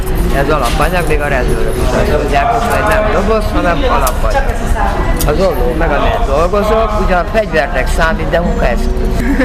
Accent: Borsod-Abaúj-Zemplén, Hungary; born there; moved away as an adult; now in Budapest, Hungary; 52 éves vagyok. Borsod megyébe születtem. De nem volt, akkor jöttem Budapestre, ezelőtt 32 évvel.

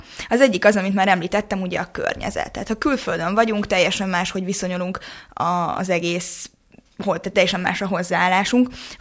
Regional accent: Hungary; mert hogy én magyar vagyok, és hogyha mondjuk, nem tudom, román lennék

